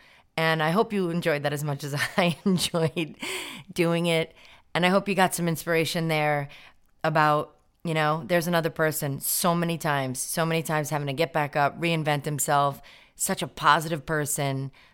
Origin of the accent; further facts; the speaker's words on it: New York, United States; what do you miss the most as a fellow New Yorker?